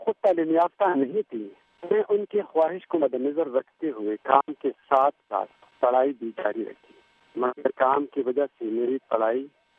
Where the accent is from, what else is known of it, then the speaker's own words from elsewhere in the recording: Saidu Sharif, Khyber Pakhtunkhwa, Pakistan; born there; اور میں ضلع سوات کا ایک چھوٹے سے گاؤں سیدو شریف میں پیدا ہوا ہوں.